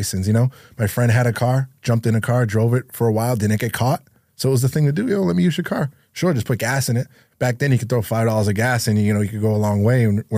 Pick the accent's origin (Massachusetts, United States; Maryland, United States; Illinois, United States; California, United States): Massachusetts, United States; Lowell; So no, I was born and raised in Lowell, like, you know, we spoke about, but I was raised by my grandparents.